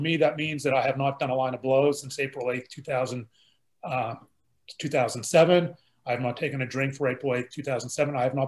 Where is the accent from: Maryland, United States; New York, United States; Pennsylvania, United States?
Pennsylvania, United States; Pittsburgh; now in Dallas, United States; I live in Dallas, Texas, non-practicing lawyer. I no longer practice. I grew up in Pittsburgh, PA.